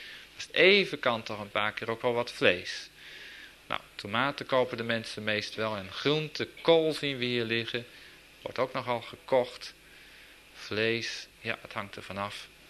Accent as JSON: {"language": "Dutch", "region": "Transvaal", "country": "South Africa", "said": "Middelburg is ook een plaats bij ons in Transvaal."}